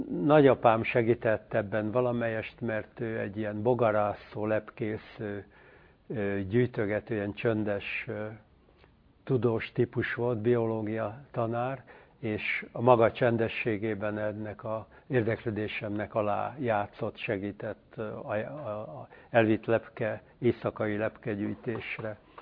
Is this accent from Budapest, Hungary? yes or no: yes; Budapest, Hungary; Gyerekkorom az a Budán, Dél-Budán volt, a Móricz Zsigmond körtéren.